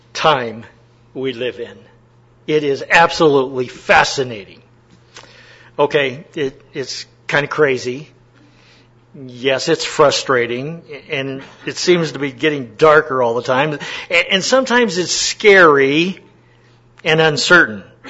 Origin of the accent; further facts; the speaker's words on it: Colorado Springs, Colorado, United States; also born or lived in Denver; My wife and I are natives of Colorado Springs. We grew up in Colorado Springs, and got married, had three kids, and then decided to go to Bible college after that.